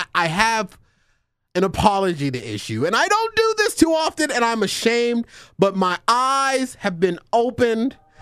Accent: Arizona, United States; I grew up in the Matthew Hinton Projects

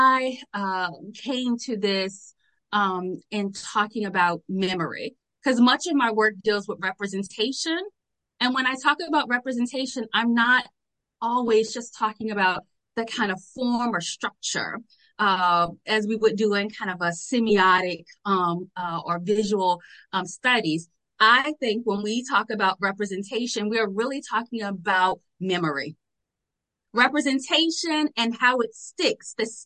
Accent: Virginia, United States; Yes, I come from Virginia. And in Virginia, even in our educational system growing up, I think I went to just about every plantation in the southern part of Virginia

